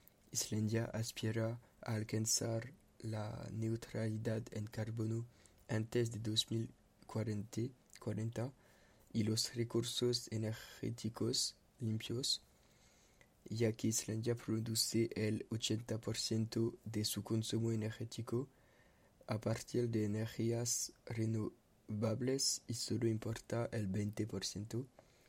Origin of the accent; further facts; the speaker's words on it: Dinan, Brittany, France; Spanish is a second language; tengo 16 años y vengo de Dinan, en Francia.